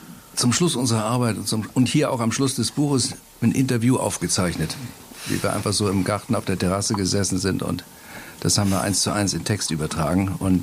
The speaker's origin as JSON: {"language": "German", "country": "Germany", "said": "Was haben wir als Deutsche eigentlich mitgebracht, das uns dort geholfen hat?"}